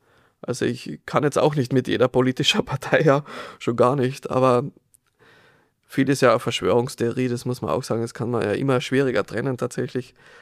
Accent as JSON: {"language": "German", "region": "Tyrol", "country": "Austria", "tie": "born or raised there", "said": "ich bin jetzt in Tirol aufgewachsen, in Osttirol, ja, da ist jetzt auch... durchaus raues Wetter"}